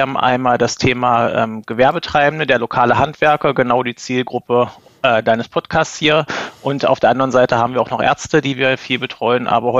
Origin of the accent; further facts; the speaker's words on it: Magdeburg, Saxony-Anhalt, Germany; habe Betriebswirtschaft in meiner Heimatstadt in Magdeburg studiert